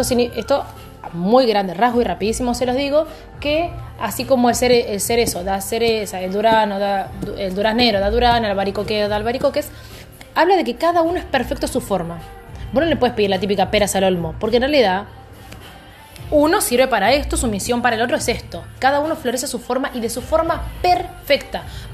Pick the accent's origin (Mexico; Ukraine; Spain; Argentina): Argentina; así somos nosotros, así somos los argentinos.